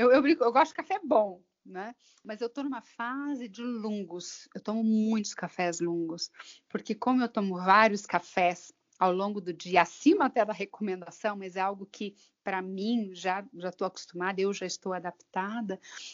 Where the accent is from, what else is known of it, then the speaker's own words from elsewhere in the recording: Minas Gerais, Brazil; accent: Minas Gerais; Eu sou mineira, né? Já deu para perceber aí pelo meu sotaque.